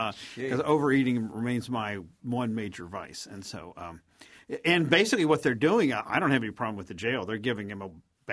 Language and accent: English; West Virginia, United States; And growing up in West Virginia, where they had a lot of poor people, and they still